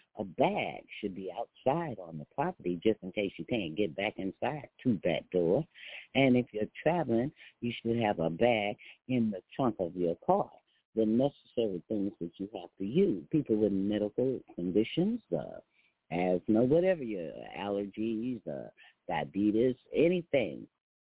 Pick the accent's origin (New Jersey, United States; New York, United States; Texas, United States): Texas, United States; I'm from Texas. I grew up in them.